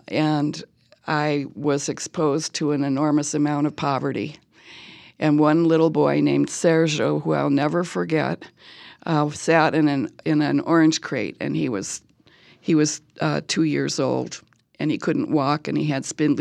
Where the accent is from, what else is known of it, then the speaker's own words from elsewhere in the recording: Ohio, United States; And then I grew up more in Ohio.